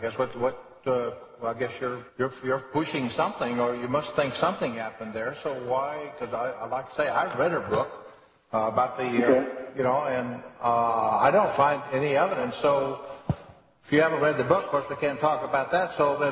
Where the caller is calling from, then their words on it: Alaska, United States; I'm calling from Alaska.